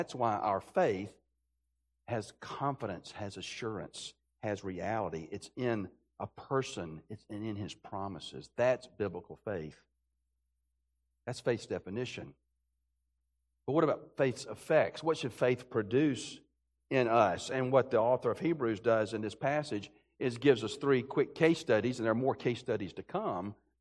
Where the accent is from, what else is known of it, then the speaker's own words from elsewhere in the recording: Birmingham, Alabama, United States; I grew up in Birmingham, Alabama.